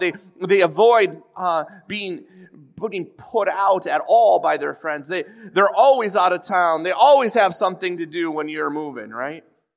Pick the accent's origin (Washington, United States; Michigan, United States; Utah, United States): Michigan, United States; Lake Linden; I grew up in Lake Linden, and it felt like everyone was related.